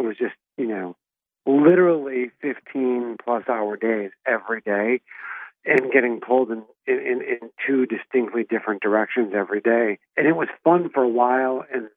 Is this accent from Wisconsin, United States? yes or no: yes; Milwaukee, Wisconsin, United States; now in Los Angeles, United States; I always related that I'm from Milwaukee, you know, because you get a bad rap with Boston people for living in Los Angeles, which is where I live, you know, and so I would always try and point them to the idea that I'm from Milwaukee